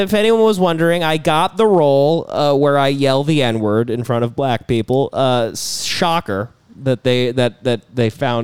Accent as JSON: {"language": "English", "town": "Gary", "region": "Indiana", "country": "United States", "tie": "born or raised there", "said": "Listen, I grew up in Gary for a little"}